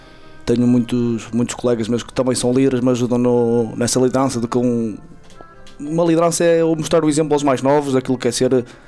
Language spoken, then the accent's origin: Portuguese; Padim da Graça, Braga, Portugal; Não nasci, nem vivo, mas cresci em Padim da Graça e sinto-me padinense.